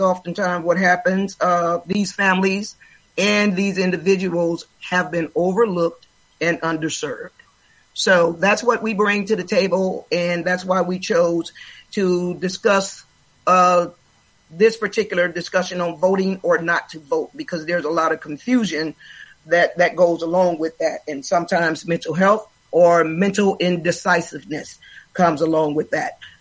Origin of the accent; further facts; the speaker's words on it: the South, United States; I'm from the old generation, growing up in the South and different things like that, and we didn't have an opportunity to vote.